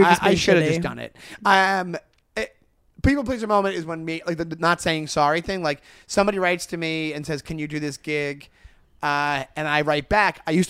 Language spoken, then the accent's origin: English; Long Island, New York, United States; When you're from New York, right? When you grow up in New York, I'm from Long Island.